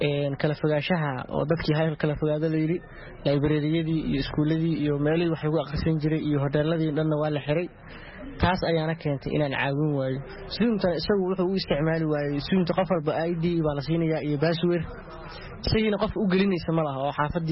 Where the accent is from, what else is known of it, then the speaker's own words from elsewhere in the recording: Mogadishu, Banaadir, Somalia; waxaan u laabtay halkii aan ka imid muqdisho